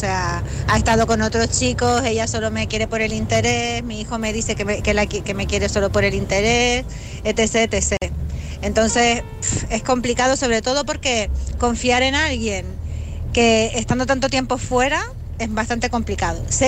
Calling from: Canary Islands, Spain; de Canarias.

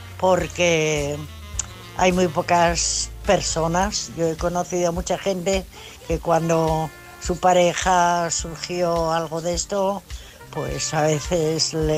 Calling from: Asturias, Spain; de Asturias.

